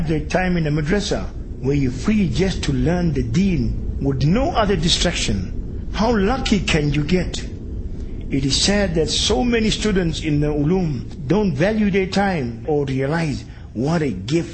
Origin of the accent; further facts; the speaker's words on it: United States; now in South Africa; Well, I have been living in South Africa for a while now, but I'm an American.